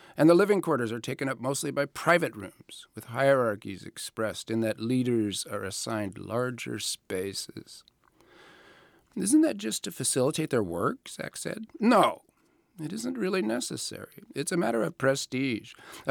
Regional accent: United States; I mean, I'm an American leftist.

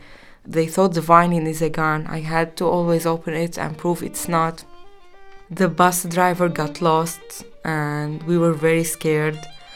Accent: Aleppo, Aleppo Governorate, Syria; I'm a violinist from Aleppo, Syria.

